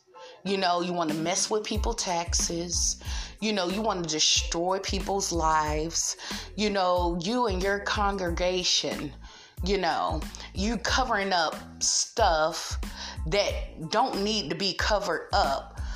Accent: Raleigh, North Carolina, United States; but this happened in my hometown in Raleigh, North Carolina.

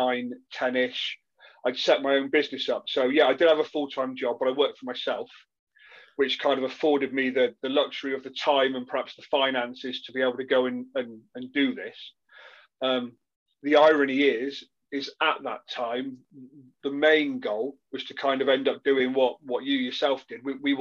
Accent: South West England, United Kingdom; I'm not from Bristol. So I played for Rovers, but I wasn't a Bristol boy. I came out of Somerset.

